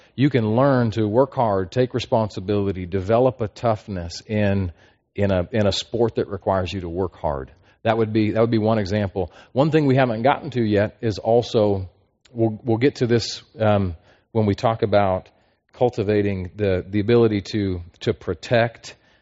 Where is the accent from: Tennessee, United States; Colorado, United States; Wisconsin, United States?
Colorado, United States; Denver; I grew up a city boy and the country boy at heart. Okay, but I grew up in Denver metro area, went to a mega high school.